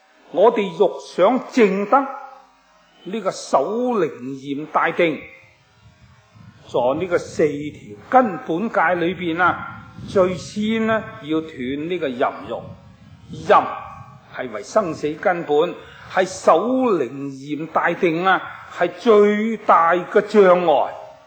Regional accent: Guangdong, China; 我哋广东人话叫做和顺榄啊

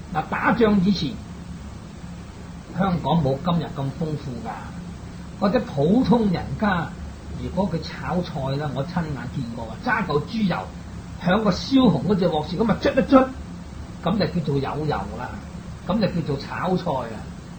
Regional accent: Guangdong, China; 我们广东人又是近海这些乡村

